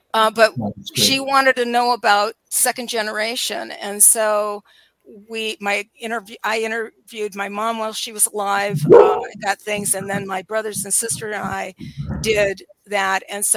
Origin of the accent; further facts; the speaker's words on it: Akron, Ohio, United States; now in Central Ohio, United States; And then I'm from Akron, Ohio